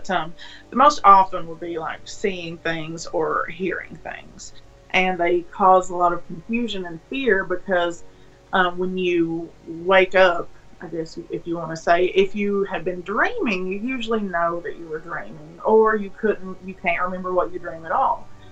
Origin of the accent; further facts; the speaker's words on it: Kentucky, United States; And I'm from Kentucky, and I love everything morbid.